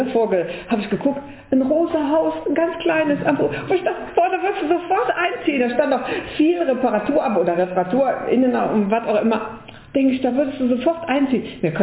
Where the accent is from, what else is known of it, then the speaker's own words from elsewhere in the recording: Cologne, North Rhine-Westphalia, Germany; born there; Da wo ich bin in Köln geboren. Aber so das richtige kölsche Mädchen bin ich also nicht.